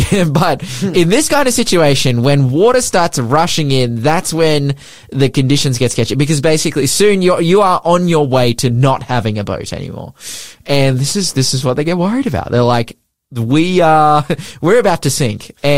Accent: Lake Macquarie, New South Wales, Australia; I grew up on Lake Macquarie, and many times, I grew up on a house that was on the lake, like a waterfront on the lake. We had our little jetty.

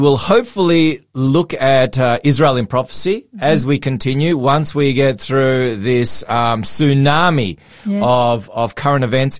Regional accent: Footscray, Victoria, Australia; I was born in Footscray in Melbourne.

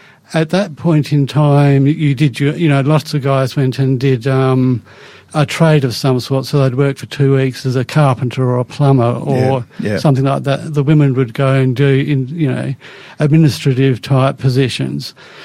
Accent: Perth, Western Australia, Australia; I was born in Western Australia, in Perth, in King Edward Memorial Hospital. I grew up on a farm just down in the southwest corner of Western Australia

